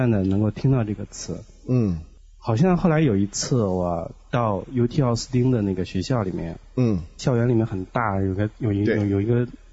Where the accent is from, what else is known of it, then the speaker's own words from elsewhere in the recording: Northeast China, China; accent: Northeastern Mandarin; 哎呀，我们东北话